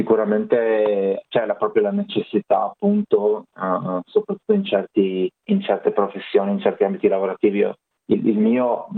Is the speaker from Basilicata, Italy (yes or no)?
no; Friuli-Venezia Giulia, Italy; dicono sempre che sono austriaco, dato che sono friulano.